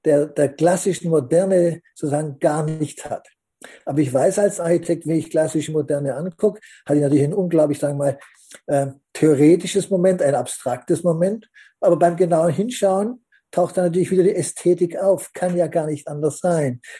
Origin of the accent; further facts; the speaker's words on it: Swabia, Germany; moved away as an adult; Ich bin als Schwabe Anfang der 90er hier nach Cottbus gekommen